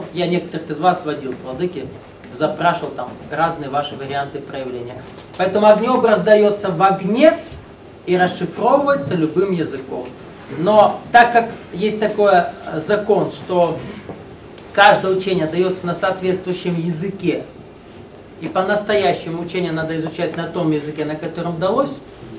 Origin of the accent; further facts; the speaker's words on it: Russia; also born or lived in Ukraine; А я вырос в России, только, хотя жил на Украине, только по-русски.